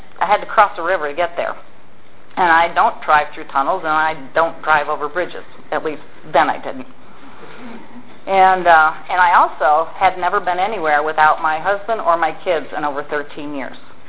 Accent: Detroit, Michigan, United States; also born or lived in Pittsburgh; I lived mostly in Detroit most of my life. I was born in Pittsburgh, but raised mostly in the Detroit area.

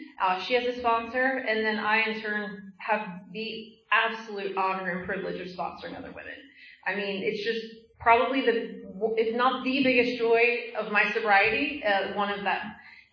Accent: Philadelphia, Pennsylvania, United States; But I grew up in Philadelphia. We moved there when I was 3 and a half.

